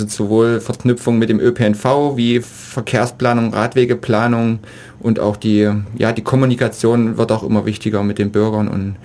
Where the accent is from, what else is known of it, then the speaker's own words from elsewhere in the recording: Weimar, Thuringia, Germany; Ich bin Neigeschmeckter, wie man so schön im Schwäbischen sagt, und komme eigentlich aus Thüringen, aus Weimar.